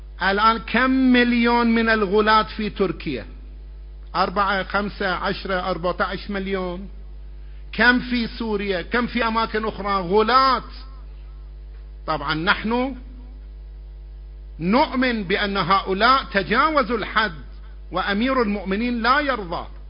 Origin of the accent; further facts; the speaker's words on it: Karbala, Karbala Governorate, Iraq; يا جماعة انا ابن كربلاء، انا ابن العراق ابا عن جد